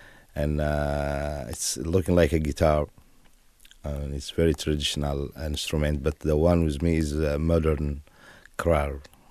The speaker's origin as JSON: {"language": "English", "country": "Eritrea", "said": "I'm from Eritrea. Eritrea is a small country. People like 4-5 million, 6 million now."}